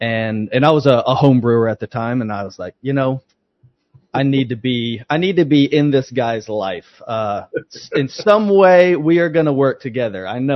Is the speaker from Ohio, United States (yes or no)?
yes; Ohio, United States; also born or lived in Dallas, Texas; I was born in Dallas, so Texan to the bone. But pretty soon we moved to the family property in Ohio, almost 300 acres.